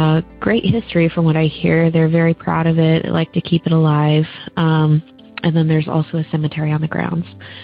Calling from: Bellingham, Washington, United States; I'm calling from Bellingham, Washington.

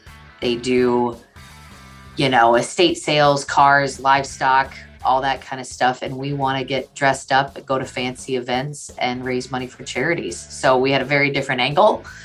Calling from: Bismarck, North Dakota, United States; I am chiming in from Bismarck, North Dakota.

